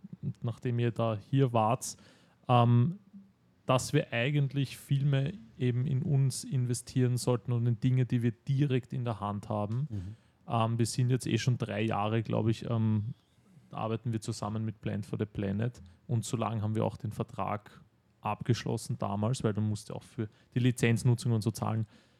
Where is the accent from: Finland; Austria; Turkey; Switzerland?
Austria; diese 120 sind so entspannt als Österreicher, wo ich normal 130 fahre